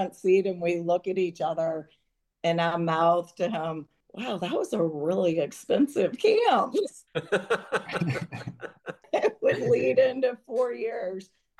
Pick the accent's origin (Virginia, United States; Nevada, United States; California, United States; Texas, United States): Virginia, United States; Richmond; now in Charlottesville, United States; Chris and I grew up in Richmond, Virginia, and went to private school. We moved to Charlottesville when our boys were little and entered the public school system